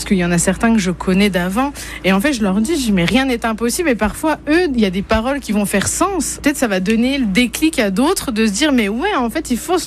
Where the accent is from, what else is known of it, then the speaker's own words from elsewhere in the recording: Féy, Grand Est, France; Alors, je viens de Féy, un tout petit village vosgien.